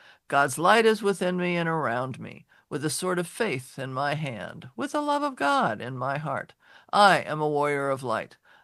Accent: Chicago, Illinois, United States; born there; If you're from the city of my birth, I was born in Chicago.

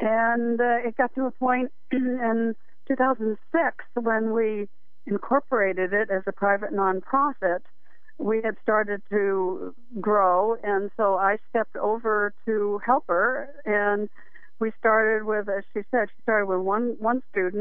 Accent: New Hampshire, United States; moved away as an adult; Well, it kind of feels like I'm a native. I've been here for over 45 years now. But no, I came from the East Coast. I'm from New Hampshire.

